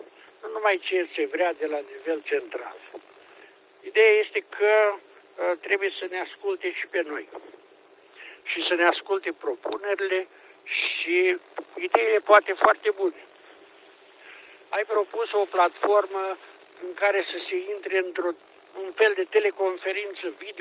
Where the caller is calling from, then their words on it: Piatra Neamț, Neamț County, Romania; de la Piatra Neamț, aștept de 3 ore să intru în legătură cu voi.